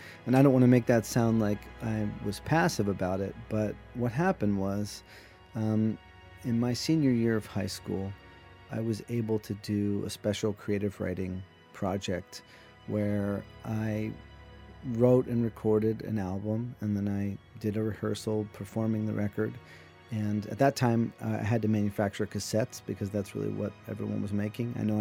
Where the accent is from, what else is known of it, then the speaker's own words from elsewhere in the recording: Lancaster, Pennsylvania, United States; I'm from Lancaster, Pennsylvania, so I went up as far as Boston.